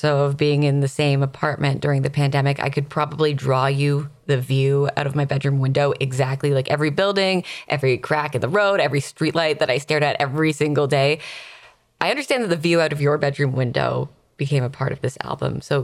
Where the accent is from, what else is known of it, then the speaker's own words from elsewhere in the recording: Toronto, Ontario, Canada; And I've never been to the South. I'm from Toronto, Canada.